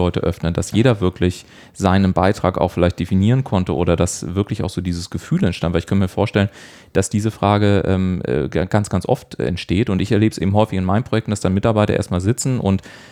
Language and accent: German; Bavaria, Germany; born there; now in Hamburg, Germany; Ich bin ja selber gebürtiger Bayer